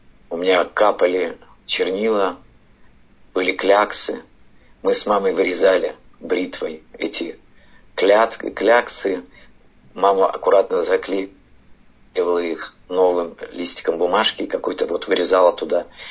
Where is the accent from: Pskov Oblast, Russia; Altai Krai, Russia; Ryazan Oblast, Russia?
Altai Krai, Russia; born there; Я родился на Алтае, в обычной семье. Мама и папа у меня строители.